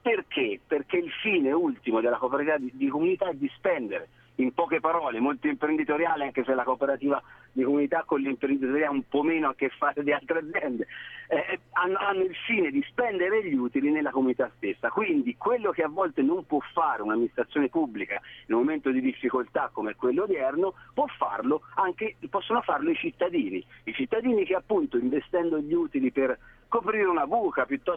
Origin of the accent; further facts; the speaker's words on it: Petroio, Tuscany, Italy; Petroio è il mio paese, tra l'altro, dove sono nato e sono cresciuto.